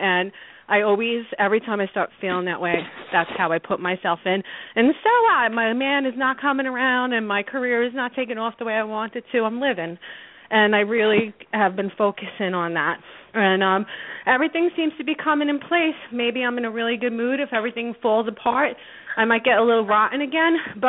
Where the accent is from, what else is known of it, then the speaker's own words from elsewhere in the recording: Brooklyn, New York, United States; I'm from Brooklyn. Actually, you hear Brooklyn.